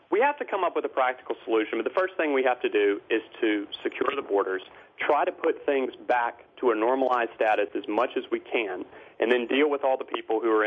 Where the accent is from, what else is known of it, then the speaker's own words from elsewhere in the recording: North Carolina, United States; Well, Laura, first of all, I'm from Eastern North Carolina. This is my home. This is where I grew up.